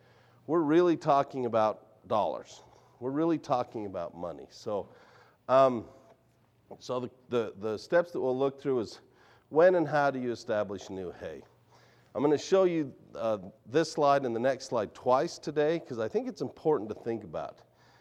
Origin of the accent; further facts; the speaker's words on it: United States; You know, I'm from Lincoln County. And it's a little intimidating coming across the state and going to other places and talking about especially producing hay because, you know, my house is at 7,000 feet.